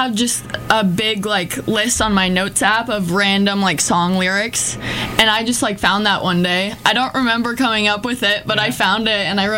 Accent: Urbandale, Iowa, United States; Yep. I'm from Urbandale. I'm 17, and I have my very first full album coming out.

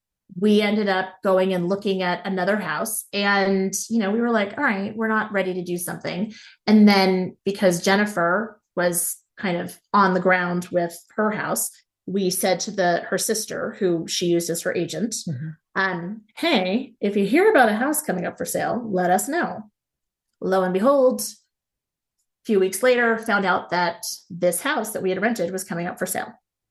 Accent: East Coast, United States; Now, my take on it was growing up on the East Coast, I'm thinking like Poconos and things like that.

